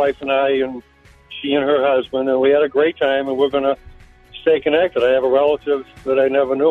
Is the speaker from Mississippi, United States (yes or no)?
no; Melrose, Massachusetts, United States; I grew up in Melrose with my two cousins.